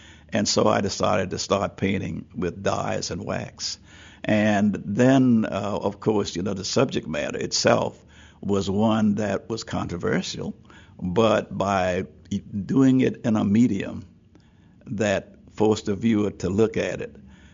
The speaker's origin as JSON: {"language": "English", "region": "South Carolina", "country": "United States", "said": "And the fact that I'm from South Carolina, where the Civil War started, I'm from South Carolina, where a flag was flown on top of our state house."}